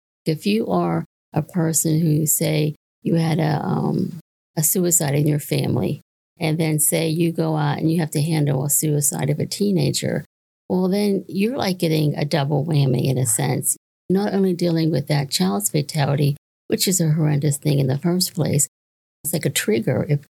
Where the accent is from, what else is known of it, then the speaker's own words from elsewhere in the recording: Pennsylvania, United States; I was from Pennsylvania, so I really didn't know the EAPs down in South Carolina.